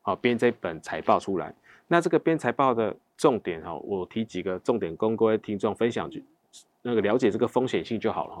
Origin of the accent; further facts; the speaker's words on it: Taiwan; 那很多我们台湾人常用的